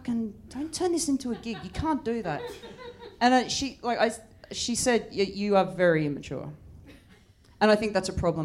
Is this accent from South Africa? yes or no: no; Australia; I was thinking, as an Australian, I was thinking, the words just don't stop.